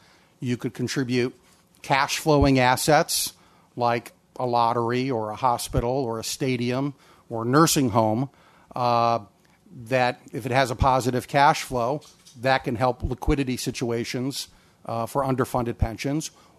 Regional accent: Connecticut, United States; because we're both from Connecticut

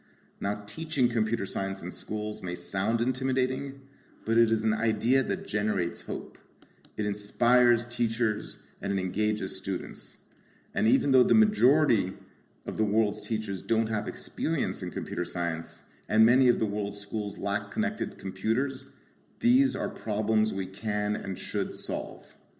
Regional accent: Tehran, Tehran Province, Iran; English is a second language; now in United States; I grew up in Tehran, Iran during the Iran-Iraq War. And when my family came to the United States as an immigrant, my family was poor. I was learning a new language and a culture.

